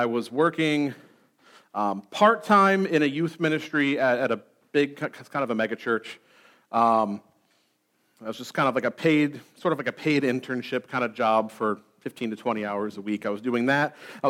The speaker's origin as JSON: {"language": "English", "town": "Clarence", "country": "United States", "tie": "born or raised there", "said": "a Methodist church in my hometown, in Clarence, the town I grew up in."}